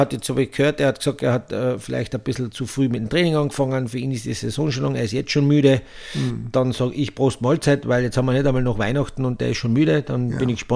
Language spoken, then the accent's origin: German; Austria; Auch bei uns in Österreich, der Matthias Mayer hat auch gesagt, er fährt da nicht